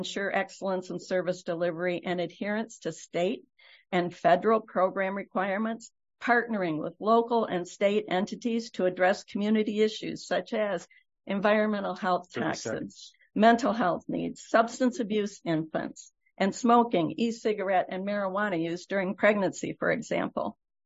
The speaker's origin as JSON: {"language": "English", "town": "Bear Creek Township", "region": "Michigan", "country": "United States", "said": "from Bear Creek Township."}